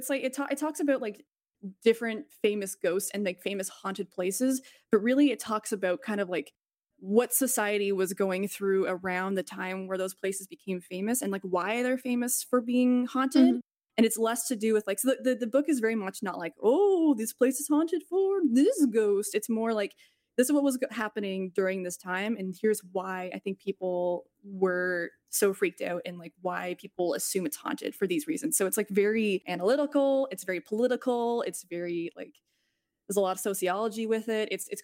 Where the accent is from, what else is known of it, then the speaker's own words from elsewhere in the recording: Canada; I'm Canadian. I should probably start with that.